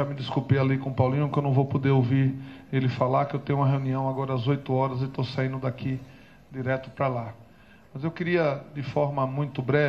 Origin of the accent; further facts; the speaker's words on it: Rio Real, Sergipe, Brazil; que eu sou sergipano de Rio Real, lá da.